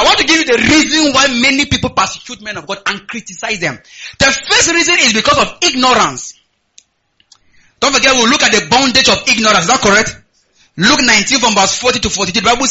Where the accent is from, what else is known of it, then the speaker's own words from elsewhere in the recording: Kogi, Nigeria; I say, I am from the north. In the north, don't do like this.